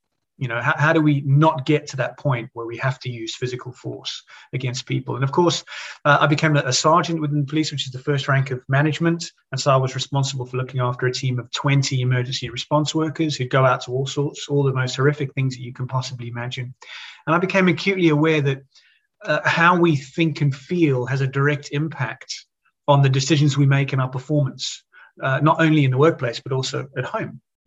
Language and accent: English; South Africa; Growing up in South Africa, which is where I'm originally from